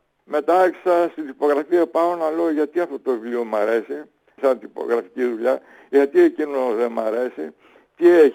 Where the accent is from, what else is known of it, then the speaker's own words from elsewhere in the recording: Serres, Central Macedonia, Greece; born there; also born or lived in Athens; Έτσι γεννήθηκα στα Σέρας, 17 χρονών, 18 στην Αθήνα.